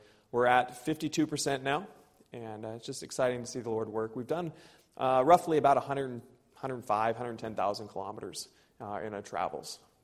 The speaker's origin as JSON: {"language": "English", "region": "Washington", "country": "United States", "said": "Every time we cross the border, I am an American citizen from Washington State."}